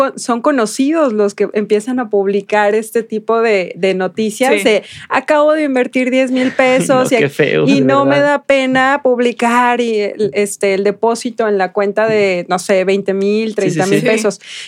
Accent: Mexico

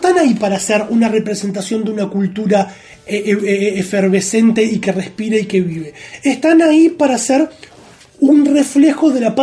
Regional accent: Uruguay; born there; Por el azar que te tocó nacer acá, un azar de padres como me tocó a mí

